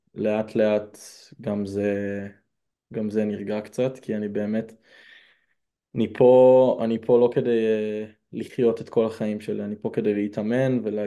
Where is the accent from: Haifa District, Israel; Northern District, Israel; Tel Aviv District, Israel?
Tel Aviv District, Israel; Givatayim; moved away as an adult; now in San Diego, United States; אני בגדול, אני גדלתי בגבעתיים, ולפני משהו כמו 3 או 4 חודשים עברתי לסן דיאגו.